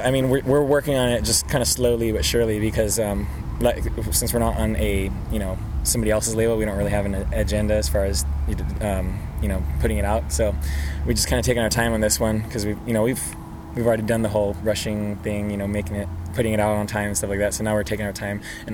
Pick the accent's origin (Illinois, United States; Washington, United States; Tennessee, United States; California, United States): California, United States; San Diego; we're from San Diego. We wear colorful shirts.